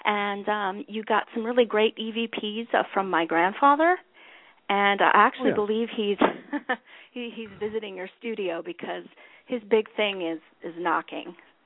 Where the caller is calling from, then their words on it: Ohio, United States; Hi, John. … I'm from Ohio.